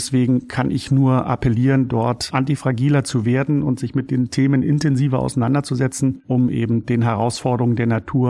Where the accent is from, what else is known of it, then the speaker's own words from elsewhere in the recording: Germany; Ich bin ja in der DDR aufgewachsen und zumindest die ersten Kindheitsjahre dort verbringen dürfen